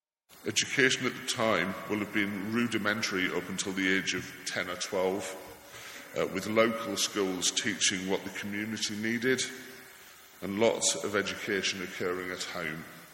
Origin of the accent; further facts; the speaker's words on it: Middlesbrough, North East England, United Kingdom; When I grew up in Middlesbrough, we had a name for those who grew up in the moorland villages surrounding us